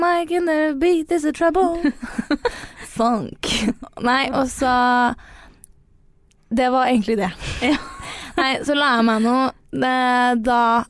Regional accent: Brønnøysund, Nordland, Norway; Nei, jeg er jo fra Brønnesund halvt, så da vil jeg si at halve slakta mi også er derfra.

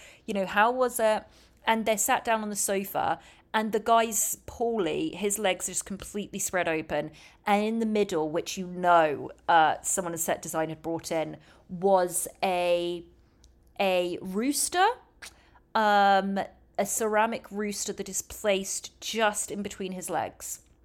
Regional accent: England, United Kingdom; I'm an English girl that runs a podcast about TLC shows.

